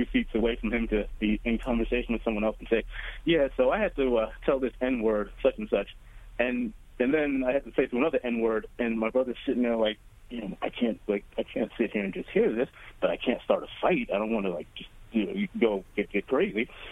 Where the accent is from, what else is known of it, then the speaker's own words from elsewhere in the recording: Brooklyn, New York, United States; a few blocks from the house where we grew up in New York, in East New York.